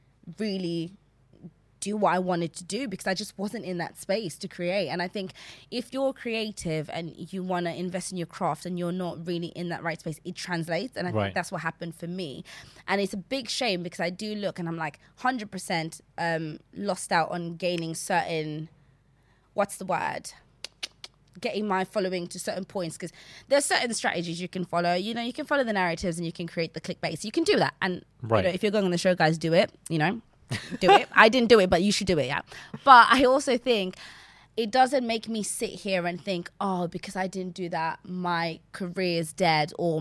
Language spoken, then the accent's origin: English; Zambia; now in Essex, United Kingdom; So I grew up in Zambia, but even in Zambia itself, I moved a lot. Like I moved because my dad's job.